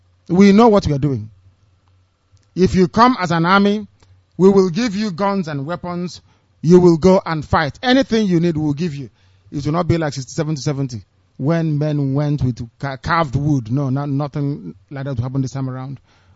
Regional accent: Umuahia, Abia, Nigeria; Do you know I am from Ibeku? Because that's nothing like Omuahia. I'm from Ibeku.

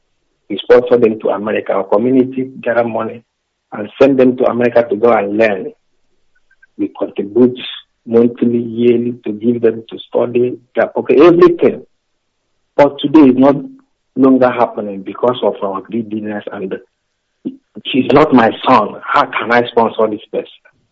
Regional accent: Olo, Nigeria; now in Treviso, Italy; I'm from Olo, in Olo local government, Biafra land.

